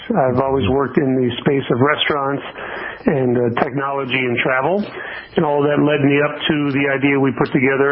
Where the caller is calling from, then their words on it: Atlanta, Georgia, United States; I'm calling you from Atlanta, Georgia this morning, where we're based.